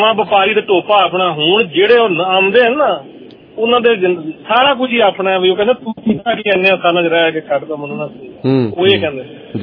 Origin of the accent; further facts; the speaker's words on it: Punjab, Pakistan; ਮੈਂ ਵੀ ਪਾਕਿਸਤਾਨ ਤੋਂ ਪੰਜਾਬੀ ਹਾਂ